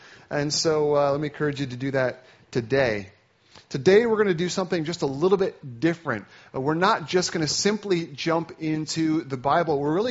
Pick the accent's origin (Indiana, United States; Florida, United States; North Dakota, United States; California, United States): Indiana, United States; I grew up in Indiana, not Indiana, Pennsylvania, just Indiana, and went to school in Pennsylvania and have been serving as a pastor in New York State for the last 9 years.